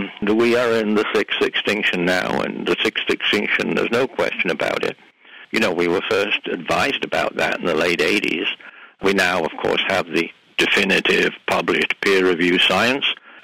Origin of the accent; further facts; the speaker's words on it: England, United Kingdom; now in Canada; I moved from England to the wonderful, attractive country of Canada and then on to the even more wonderful, attractive province of British Columbia.